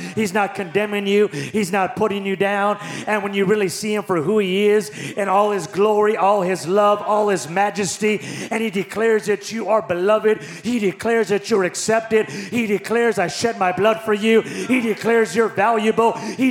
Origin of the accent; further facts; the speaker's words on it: Las Vegas, Nevada, United States; I don't know where you're from. I'm from Vegas, baby.